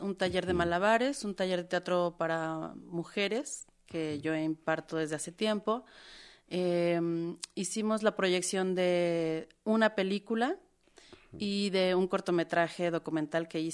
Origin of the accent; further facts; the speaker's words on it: Iztapalapa, Mexico City, Mexico; yo soy de la periferia, yo soy de Iztapalapa